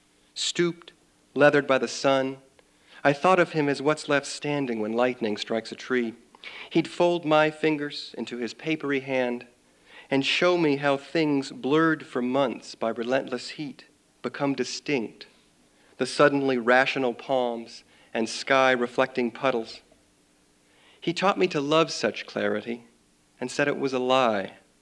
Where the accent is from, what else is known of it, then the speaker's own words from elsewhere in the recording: Tempe, Arizona, United States; also born or lived in Mesa; now in Tucson, United States; I ended up born in Mesa and growing up in Tempe, which was fine, I suppose. But I have always loved Tucson.